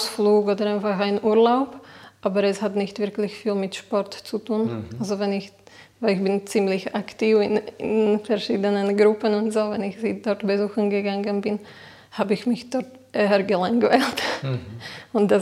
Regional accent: Nitra, Nitra Region, Slovakia; Bin aus der Slowakei, aus Nitra. Bin 32 Jahre alt.

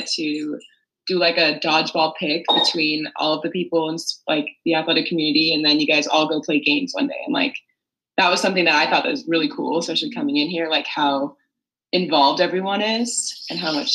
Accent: California, United States; I'm from Southern California. This was the first place I've been to, first college experience.

